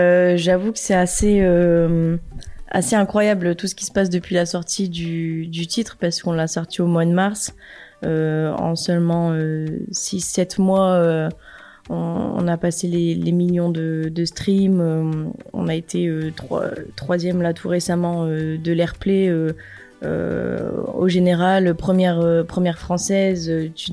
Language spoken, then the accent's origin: French; Hauts-de-France, France; Je viens d'une petite commune à 15 minutes de Lille. Mais j'ai toujours habité depuis mon enfance dans le coin. J'ai souvent emménagé à droite, à gauche, mais toujours dans mon nord.